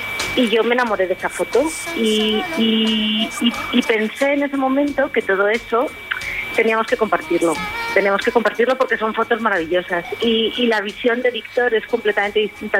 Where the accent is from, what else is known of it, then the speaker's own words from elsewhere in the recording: Madrid, Community of Madrid, Spain; los que somos de Madrid de toda la vida estamos acostumbrados a ver las cosas